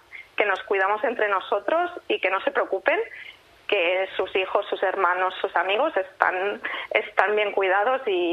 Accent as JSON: {"language": "Catalan", "town": "Sabadell", "region": "Catalonia", "country": "Spain", "said": "aquí a Sabadell, que jo soc de Sabadell"}